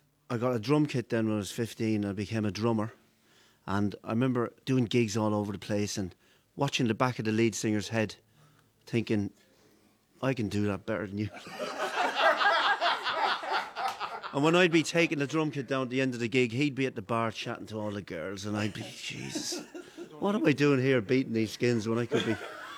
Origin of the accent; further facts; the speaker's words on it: London, United Kingdom; born there; I was born in London. My mother's from Dublin and my father's from North County Cork.